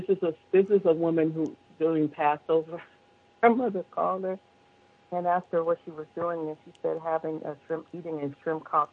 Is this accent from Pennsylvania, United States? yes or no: no; California, United States; I drove because I'm a Californian. That's what we do.